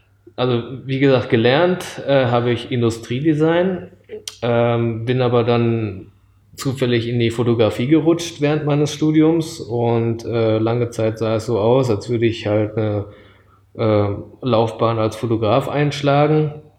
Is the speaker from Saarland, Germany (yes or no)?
no; Düsseldorf, North Rhine-Westphalia, Germany; also born or lived in Japan; geboren wurde ich in Japan, das ist schon lange her. Ich sage jetzt auch nicht, wie alt ich bin. Und aufgewachsen bin ich in Nordrhein-Westfalen, in Düsseldorf, da wo auch viele Japaner leben. Bin dort zur japanischen Schule gegangen und zur deutschen Schule